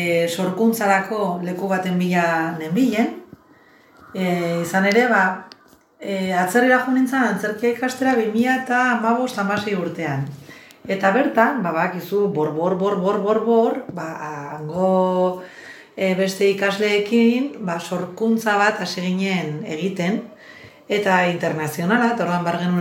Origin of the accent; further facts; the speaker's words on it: Eibar, Basque Country, Spain; hemen Eibartarra naiz ni